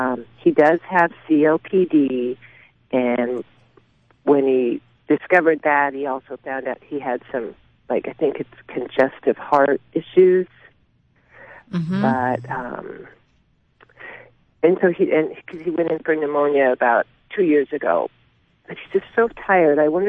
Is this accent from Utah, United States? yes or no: no; Des Moines, Iowa, United States; Oh, I'm from Des Moines.